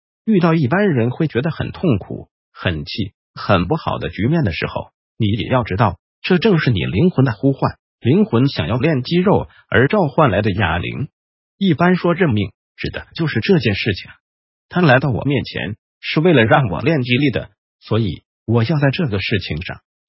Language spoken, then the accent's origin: Chinese; Taiwan; 我们台湾人如果路边有停车位机车就拐进去停吗？